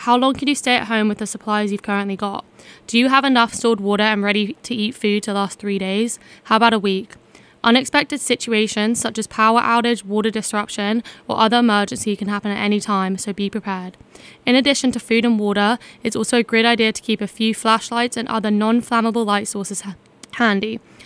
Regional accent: England, United Kingdom; now in United States; I'm a freshman at Tufts and I'm from England.

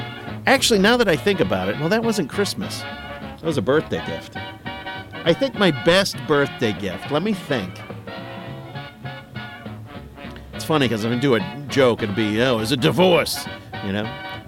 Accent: Tewksbury, Massachusetts, United States; And I grew up in Tewksbury

